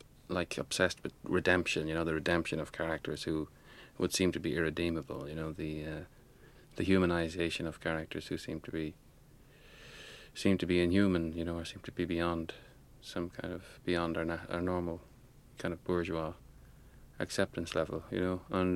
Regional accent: Dublin, Leinster, Ireland; also born or lived in Roscommon; My father, we came from Roscommon, a small farm in Roscommon. He just moved to Dublin, you know, when I was born, you know, so that this kind of peasant thing is still quite strong, and even if you grow up in Dublin.

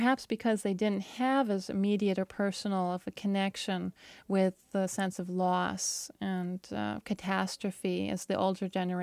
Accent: New York, United States; the context of America growing up in New York State was so strong that, in fact, our struggle had to be to be concerned with preserving the Arabic culture rather than becoming American

